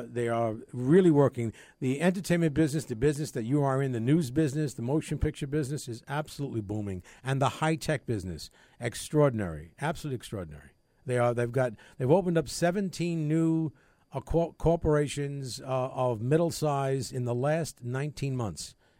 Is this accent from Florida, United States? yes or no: no; New York, United States; I said, I'm from New York.